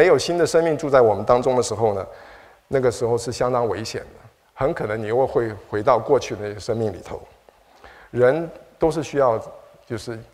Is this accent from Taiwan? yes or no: yes; Taiwan; 我从小是在台湾长大，